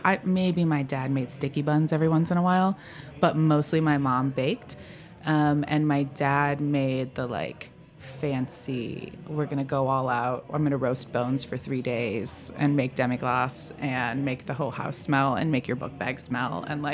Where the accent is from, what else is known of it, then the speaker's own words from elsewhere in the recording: Cleveland, Ohio, United States; In Ohio. I'm from Cleveland.